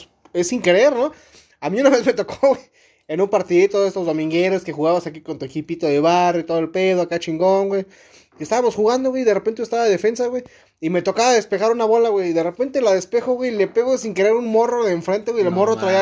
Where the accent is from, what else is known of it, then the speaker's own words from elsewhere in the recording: Mexico City, Mexico; Yo vengo de la Ciudad de México, ¿no?